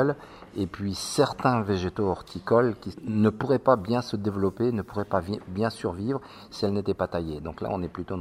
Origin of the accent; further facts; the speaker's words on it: Le Mans, Pays de la Loire, France; Moi, je viens du Mans et j'ai longtemps travaillé à la ville du Mans.